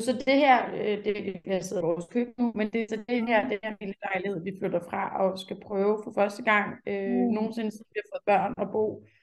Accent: Charlottenlund, Capital Region of Denmark, Denmark; Jeg er født og opvokset i Charlottenlund

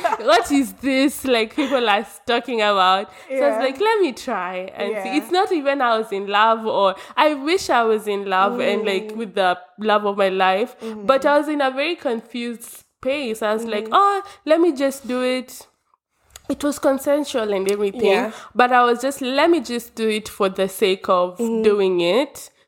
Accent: Kenya; moved away as an adult; And imagine now I'm fresh from Kenya.

